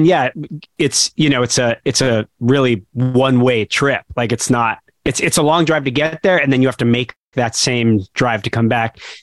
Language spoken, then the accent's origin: English; Miami, Florida, United States; So I grew up in Miami.